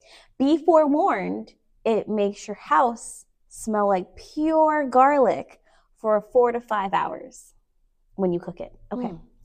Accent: Guyana; I'm buying all that food again because we're West Indian or Guyanese, so we have something called pepper pot.

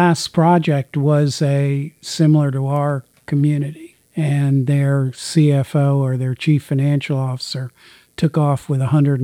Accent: Newark, Delaware, United States; I came here from Delaware. Near the university, actually.

